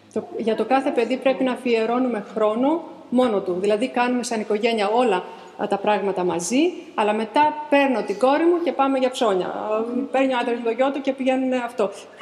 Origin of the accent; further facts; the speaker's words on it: Patras, Western Greece, Greece; να σου πω εγώ συγκεκριμένα τις αμαρτίες που είμαι από την Πάτρα και έχω ζήσει